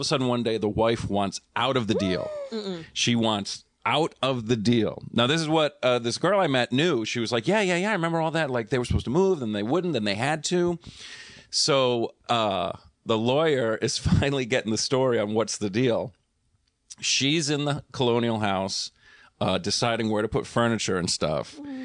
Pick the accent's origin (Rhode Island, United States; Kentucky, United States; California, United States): Rhode Island, United States; Rumford; It was, I grew up in Rumford, Rhode Island. So it's like there were some old farmhouses and colonial houses.